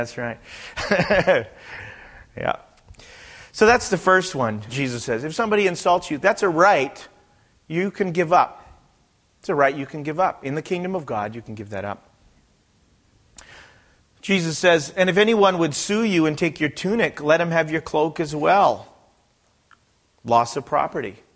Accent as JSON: {"language": "English", "country": "Canada", "lives_now": "United States", "said": "You know, the funny thing is, see, I'm Canadian."}